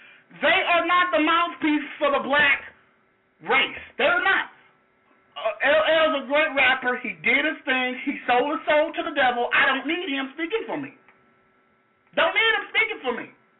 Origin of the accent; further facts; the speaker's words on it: Louisiana, United States; I'm from Louisiana. I'm a proud Southerner. But you best remember I grew up in the deep part of the South, Louisiana.